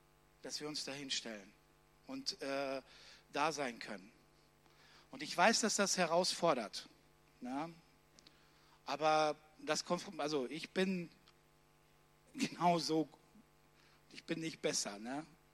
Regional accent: Germany; weil wir als Deutsche, wir haben ja den Widerstand

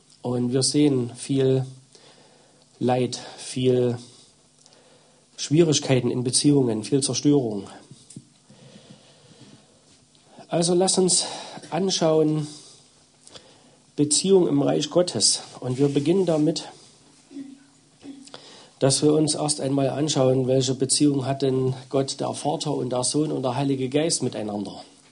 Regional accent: Zwickau, Saxony, Germany; 2 Jungs und 3 Mädchen. Wir kommen aus Zwickau. Arbeiten und dienen dort einer Gemeinde

